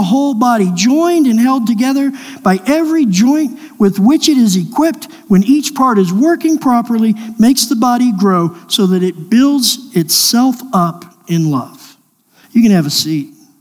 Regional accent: Savannah, Georgia, United States; I grew up in Savannah. Savannah is one of those places that has a large Irish community.

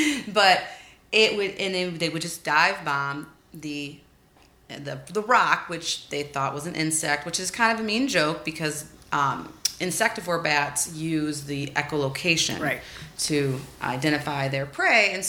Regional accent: Michigan, United States; I grew up in Michigan, a farm kid, and one of my favorite childhood memories is on the side of the barn at my friend's house

